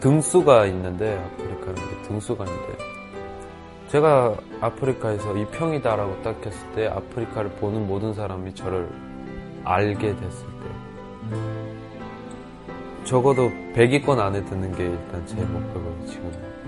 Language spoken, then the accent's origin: Korean; North Korea; now in South Korea; 저는 그냥 고향이 북한인 똑같은 사람이에요.